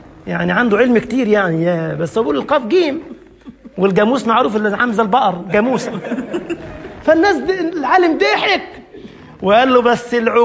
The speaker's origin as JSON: {"language": "Arabic", "region": "Upper Egypt", "country": "Egypt", "said": "انت عارف الصعيد ناس طيبين زي حالاتي كده، انا صعيدي خلي بالك."}